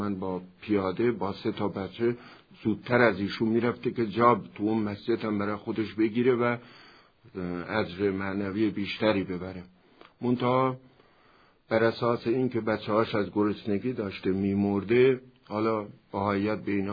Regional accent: Mehrabad, East Azerbaijan, Iran; born there; متولد روستای مهرآباد از توابع بخش عجبشیر شهرستان مراغه هستم و در سال 1331 متولد شدم. روستای زادگاه ما کنار دریاچه ارومیه واقع شده.

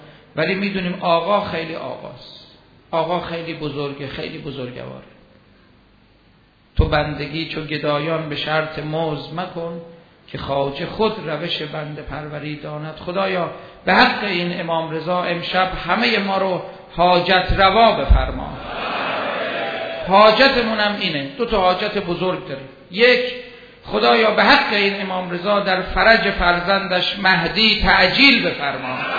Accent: Iran; ما ایرانی هستیم، ما اومدیم زیارت

